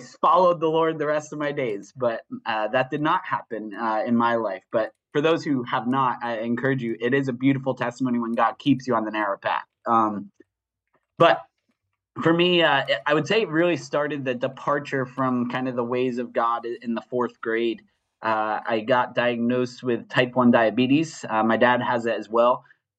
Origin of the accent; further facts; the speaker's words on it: New Jersey, United States; So for me, I grew up in North Jersey, and I went to a church, EFCA church.